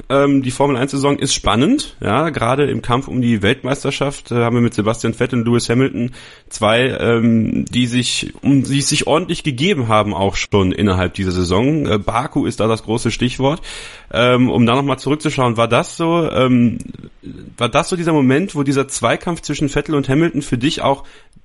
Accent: Wallonia, Belgium; born there; ich komme ja aus der Ecke von Spa, gebürtig, also ich bin in der Nähe von Spa geboren

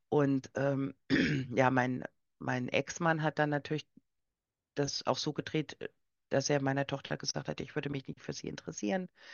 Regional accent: East Germany, Germany; Ja, also ich komme ja aus der DDR

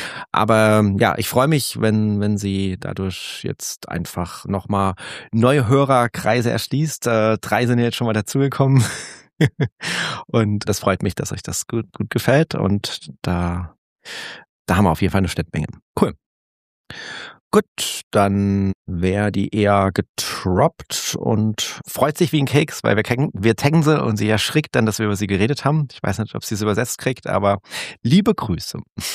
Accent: Saarland, Germany; Im Saarland, das ist bemerkt. Hat man übrigens auch einen Ausdruck dafür, das ist ja meine alte Heimat.

